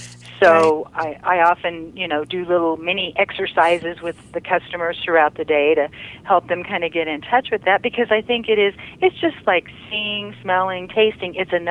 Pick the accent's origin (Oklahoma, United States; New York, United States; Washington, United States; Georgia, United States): Oklahoma, United States; Tulsa; Every once in a while, you're going to probably hear a y'all out of me, but was born and raised in Tulsa.